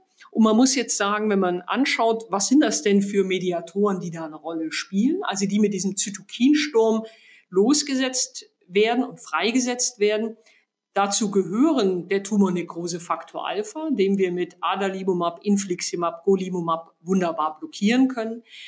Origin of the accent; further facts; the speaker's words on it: Southern Germany, Germany; Wie Sie vielleicht wissen, bin ich in Süddeutschland aufgewachsen, habe eine gewisse Affinität zu den Bergen.